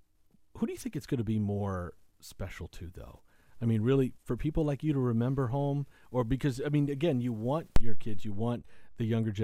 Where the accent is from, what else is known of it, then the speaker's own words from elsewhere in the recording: Puerto Rico; now in United States; I'm from Puerto Rico